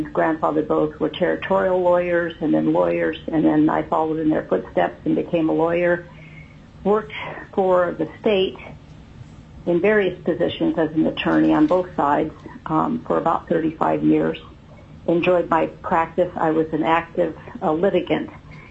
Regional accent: Fairbanks, Alaska, United States; I reside in Fairbanks. I'm a third-generation Alaska. I was born and raised in Fairbanks.

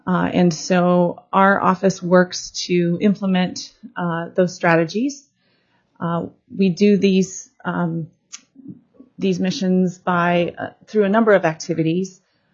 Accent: Anchorage, Alaska, United States; I am an Alaska kid. I was raised in Anchorage, and am happy to be back here in Alaska since 2014

